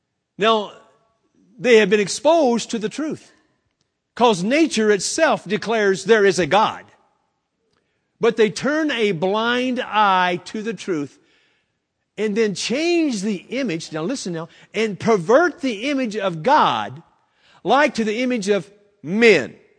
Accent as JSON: {"language": "English", "region": "Florida", "country": "United States", "said": "Florida's a weird state, okay? I know because I'm from Florida."}